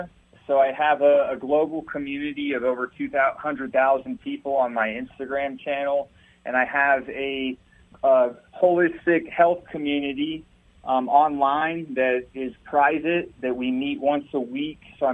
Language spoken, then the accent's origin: English; Asheville, North Carolina, United States; now in Colorado Springs, United States; Originally from Asheville, North Carolina, but I now live in Colorado Springs, Colorado.